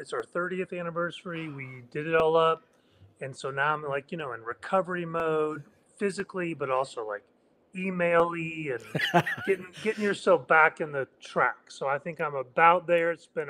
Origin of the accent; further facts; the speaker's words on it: Missouri, United States; Well, I grew up in Southwest Missouri in a small town. I grew up Methodist.